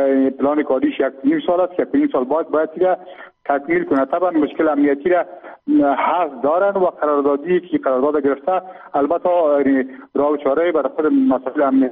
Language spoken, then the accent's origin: Persian; Afghanistan; همه ما هم افغان هستیم، ما هم از کامیده دیگر آمدیم،